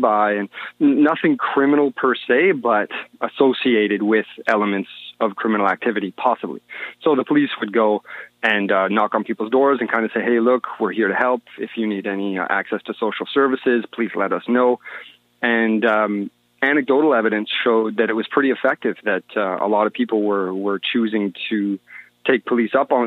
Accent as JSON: {"language": "English", "town": "Ottawa", "region": "Ontario", "country": "Canada", "said": "And I'm from Ottawa originally"}